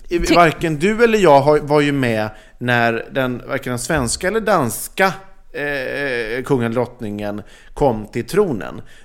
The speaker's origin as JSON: {"language": "Swedish", "country": "Sweden", "said": "Kanske inte så mycket för oss som är svenskar, det här skedde ju ändå i Danmark"}